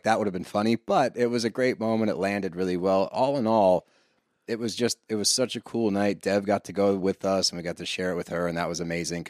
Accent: Pennsylvania, United States; No. We are Montco, baby. We are 2 seconds from the Philly limit, all right?

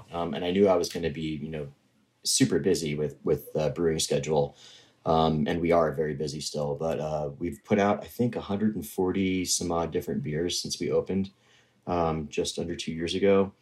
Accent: Connecticut, United States; also born or lived in San Diego; now in Fort Edward, United States; So I grew up in Connecticut. My wife grew up in Fort Ann, New York

